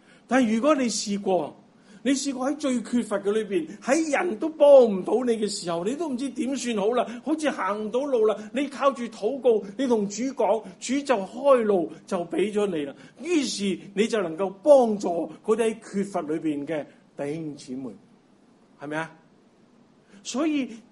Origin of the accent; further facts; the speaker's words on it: China; 我哋中国人每个细路咧，佢最大嘅贡献就系乖啲嘅啫。